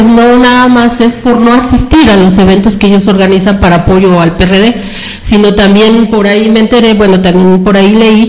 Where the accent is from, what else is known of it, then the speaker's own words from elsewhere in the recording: Mexico; somos mexicanos